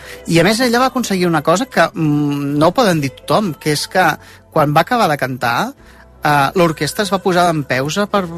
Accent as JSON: {"language": "Catalan", "town": "Sabadell", "region": "Catalonia", "country": "Spain", "said": "jo sóc de Sabadell"}